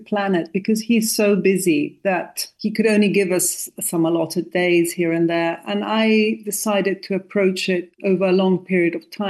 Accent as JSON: {"language": "English", "region": "Tuscany", "country": "Italy", "tie": "born or raised there", "accent": "Tuscan", "second_language": "English", "moved": "yes", "lives_now": "England, United Kingdom", "said": "So I not only spoke Italian, but I come from Tuscany. I was born and brought up in Tuscany. So I speak with the same Tuscan local accent as Andrea and understand the dialect that people in that area of Italy speak."}